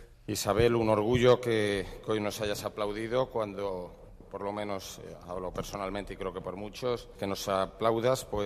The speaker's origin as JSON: {"language": "Spanish", "town": "Madrid", "region": "Community of Madrid", "country": "Spain", "said": "Somos un equipo de Madrid y orgullosísimos de ser madrileños"}